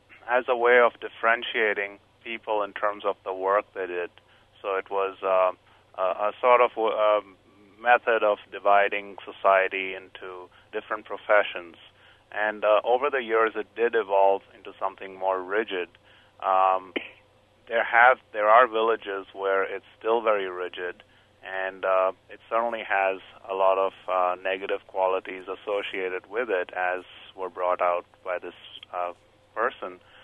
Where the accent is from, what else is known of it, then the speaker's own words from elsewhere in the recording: Mumbai, Maharashtra, India; moved away; I'm from Bombay, and I have to tell you that in the 20 years that I lived there